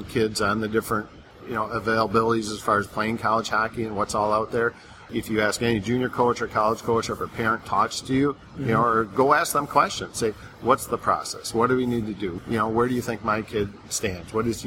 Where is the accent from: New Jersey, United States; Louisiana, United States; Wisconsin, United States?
Wisconsin, United States; I'm fortunate enough to come full circle from growing up in Wisconsin, being fortunate enough to play there, now coming back to coach there.